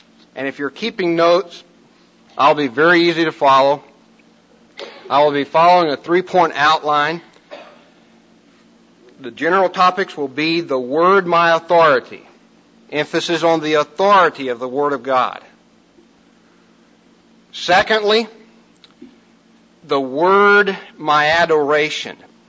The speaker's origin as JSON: {"language": "English", "region": "Texas", "country": "United States", "tie": "born or raised there", "also_born_or_lived": "South, United States", "said": "In my testimony, you realize that I was raised in Texas and then lived predominantly as far as the Navigator ministry in the South."}